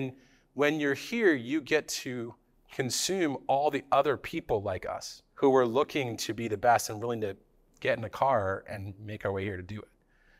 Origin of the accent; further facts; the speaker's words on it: New Jersey, United States; Middle school and high school in New Jersey. And when you're growing up in a suburb in New Jersey, you know where you are is not where the action is.